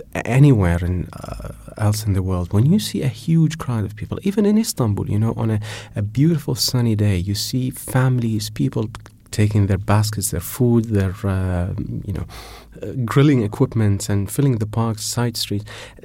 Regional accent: Iraq; So I was Iraqi. I grew up in Iraq all my life. I'm Iraqi. I speak the language.

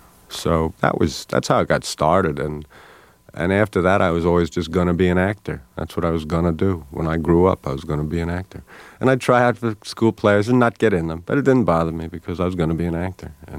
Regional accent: New York City, New York, United States; I grew up in Queens

